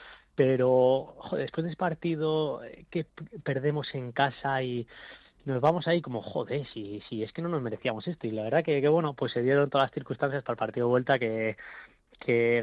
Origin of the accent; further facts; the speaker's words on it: Pamplona, Navarre, Spain; No, en Pamplona. Somos de Pamplona, así que sí, nos hemos vuelto a casita.